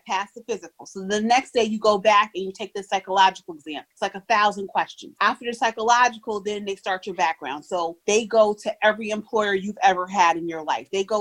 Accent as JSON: {"language": "English", "town": "Albany", "region": "New York", "country": "United States", "tie": "born or raised there", "said": "I was born in Albany, New York, raised in Albany, New York, and I currently live in Albany, New York. I graduated from Albany High School."}